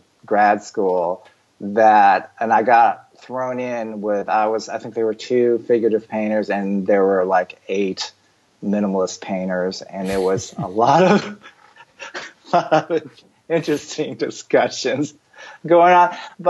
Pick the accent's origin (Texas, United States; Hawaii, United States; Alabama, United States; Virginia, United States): Virginia, United States; Because when I was growing up in the South at Virginia Museum of Fine Arts, they have a huge collection of American folk art painting